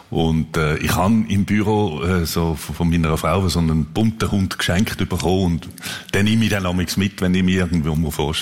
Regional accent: Denmark; German is a second language; Das ist schon Dänemark, wo ich herkomme und das Meer, das prägt.

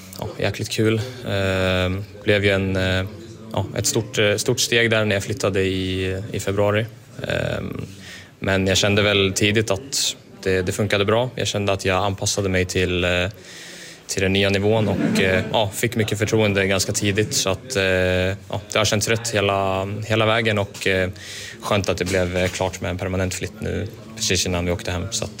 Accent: Västerås, Västmanland County, Sweden; jag är väl kommer från Västerås från början som sagt.

